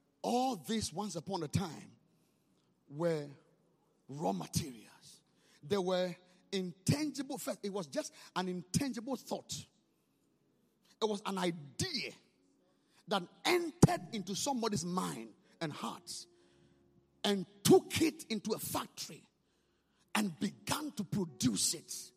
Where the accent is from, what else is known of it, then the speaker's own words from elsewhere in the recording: Ghana; It's not because I'm a Ghanaian. Of course, I wish it was Ghana